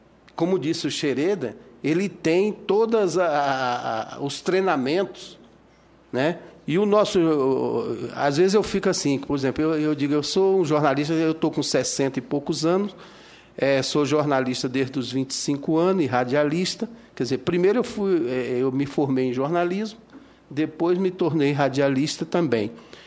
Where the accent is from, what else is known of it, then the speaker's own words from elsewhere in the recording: Piauí, Brazil; now in Brasília, Brazil; eu sou do Piauí, vivo em Brasília, não conheço o Rio Grande do Sul